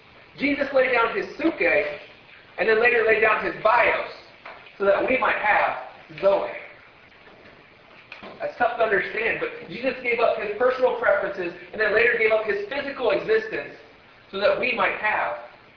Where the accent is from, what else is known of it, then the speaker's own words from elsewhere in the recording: Ohio, United States; I grew up in Ohio with two other brothers.